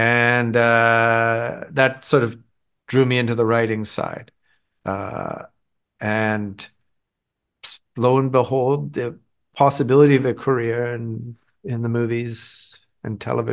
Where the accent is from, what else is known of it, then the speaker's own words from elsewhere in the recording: Toronto, Ontario, Canada; I grew up in Toronto.